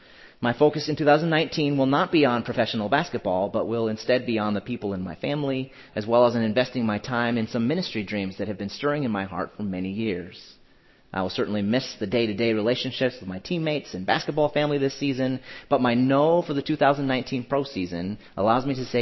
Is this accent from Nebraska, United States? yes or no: yes; Nebraska, United States; One, I grew up in Nebraska, and our state university is epically bad, historically bad at basketball.